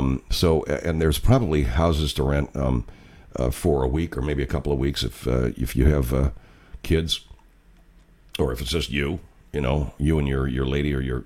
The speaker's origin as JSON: {"language": "English", "region": "California", "country": "United States", "said": "because I come from California, and a lot of people from California vacation in Hawaii."}